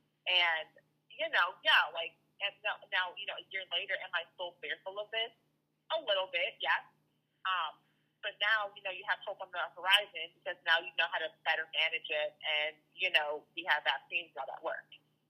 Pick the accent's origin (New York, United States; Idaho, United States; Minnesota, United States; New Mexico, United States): New York, United States; Now, granted, I'm a New Yorker, so my family's all here